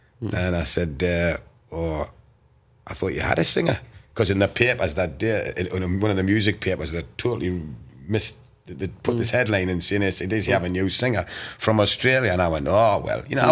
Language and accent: English; Newcastle, North East England, United Kingdom